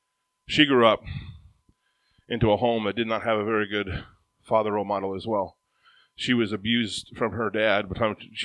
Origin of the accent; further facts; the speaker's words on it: Ottumwa, Iowa, United States; But so I grew up in Ottumwa, Iowa. How many ever heard of that before?